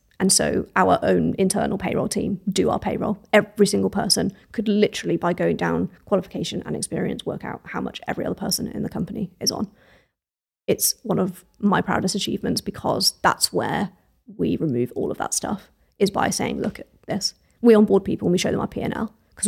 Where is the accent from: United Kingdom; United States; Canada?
United Kingdom; We as British people do not talk about numbers. We don't talk about finances.